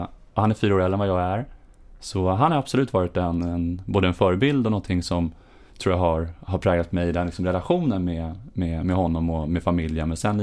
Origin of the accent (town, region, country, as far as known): Botkyrka, Stockholm County, Sweden; born or raised there; also born or lived in Huddinge